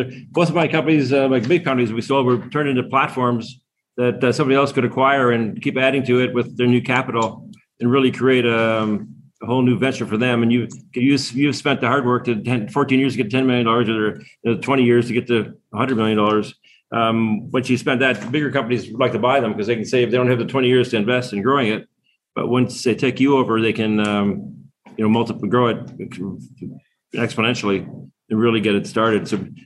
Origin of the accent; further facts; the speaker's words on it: Waterloo, Ontario, Canada; We're from Canada. I was home. I grew up in the home of the BlackBerry